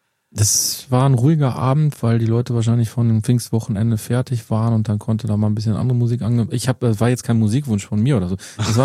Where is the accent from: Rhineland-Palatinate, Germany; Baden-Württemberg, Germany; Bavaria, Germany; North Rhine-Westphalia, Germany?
North Rhine-Westphalia, Germany; Herne; born there; Ja, ich bin in Herne geborenen